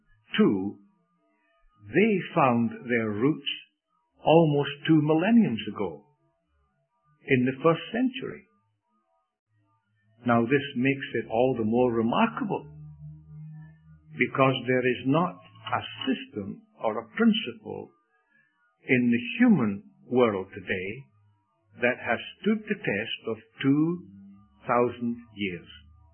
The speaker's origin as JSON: {"language": "English", "region": "Scotland", "country": "United Kingdom", "accent": "Scottish", "said": "I know that I'm a Scot, and you will know that by my dialect, I guess. I've lost a lot of it."}